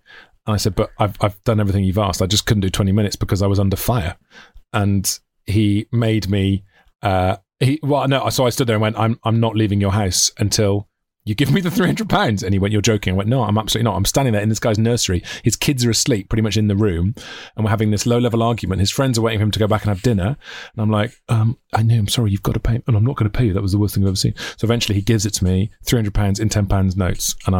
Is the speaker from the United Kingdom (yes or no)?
yes; Wales, United Kingdom; did some joke about being Welsh, and absolute silence